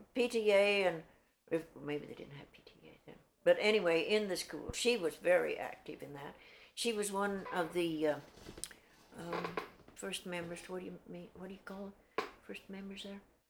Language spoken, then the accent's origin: English; Red Cloud, Nebraska, United States; born there; I was born in Red Cloud, Nebraska.